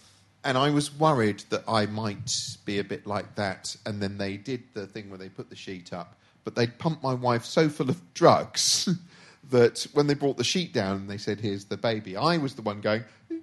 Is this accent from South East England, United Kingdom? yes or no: yes; Reading, South East England, United Kingdom; born there; I was born in Reading.